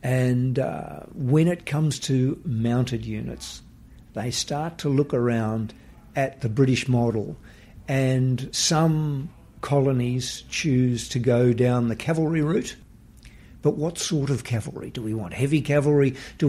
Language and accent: English; Western Australia, Australia; from my home state in Western Australia